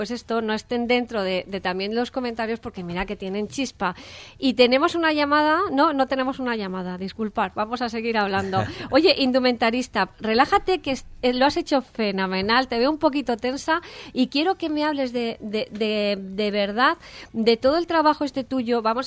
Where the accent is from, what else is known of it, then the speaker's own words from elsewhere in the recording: Madrid, Community of Madrid, Spain; yo soy madrileño, entiendo perfectamente el valenciano